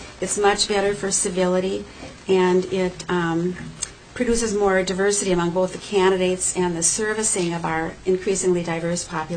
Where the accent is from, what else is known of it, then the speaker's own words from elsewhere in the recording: St. Louis Park, Minnesota, United States; I'm from St. Louis Park